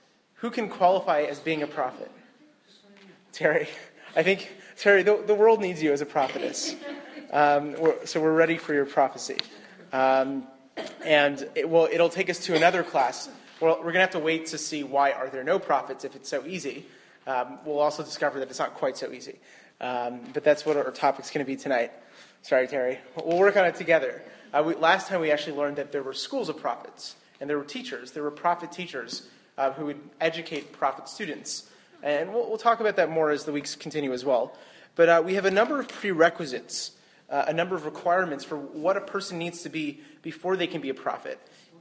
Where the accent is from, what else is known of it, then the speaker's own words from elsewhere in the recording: Canada; Being a Canadian, I have no responsibilities on this holiday.